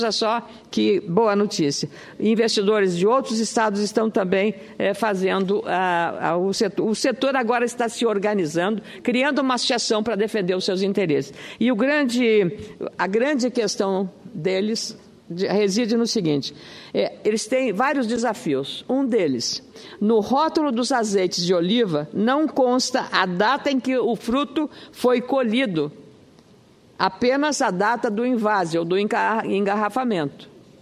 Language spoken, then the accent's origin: Portuguese; Rio Grande do Sul, Brazil; não é porque eu sou gaúcho, os especialistas falam isso